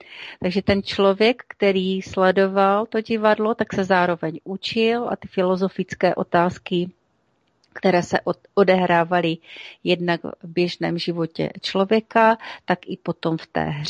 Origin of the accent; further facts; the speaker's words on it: Havířov, Moravian-Silesian Region, Czechia; dokonce i z mého rodného města Havířova